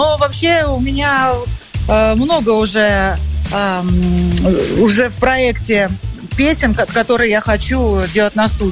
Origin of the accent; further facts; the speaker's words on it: Riga, Latvia; Я выросла в Риге. Я ходила в 22-ю школу.